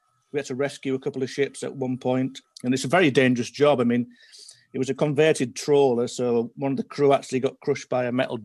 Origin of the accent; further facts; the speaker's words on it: Hull, Yorkshire and the Humber, United Kingdom; when I came from Hull